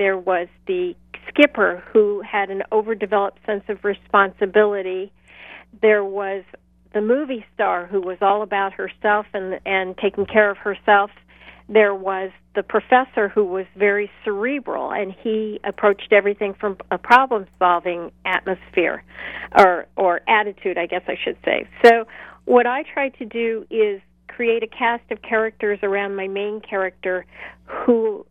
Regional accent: Florida, United States; born there; Well, first of all, I was born in Florida, and I'm always amazed at how few of us there are besides the palmetto bugs that and the lizards that were born here.

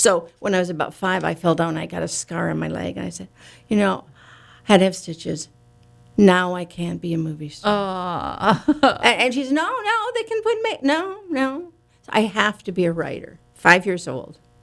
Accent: Minneapolis, Minnesota, United States; I was raised in Minneapolis

